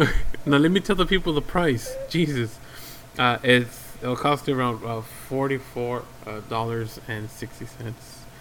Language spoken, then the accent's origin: English; United States; I'm just American. I don't take offense to that. I am American.